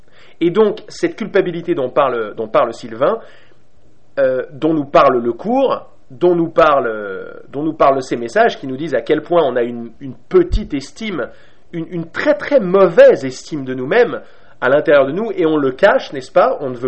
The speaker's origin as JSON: {"language": "French", "town": "Paris", "region": "Île-de-France", "country": "France", "said": "Elle est native du Kansas, moi je suis parisien."}